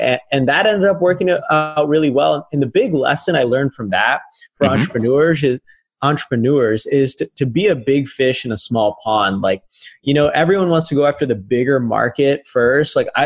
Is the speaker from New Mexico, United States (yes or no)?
no; Las Vegas, Nevada, United States; So this was back in my hometown of Las Vegas.